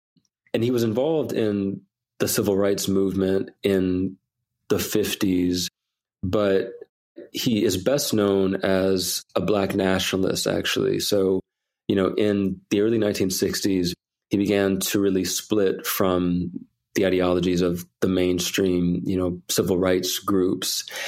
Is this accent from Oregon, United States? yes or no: no; Detroit, Michigan, United States; I grew up in Detroit, but my grandfather was from this town west of Nashville called Promised Land.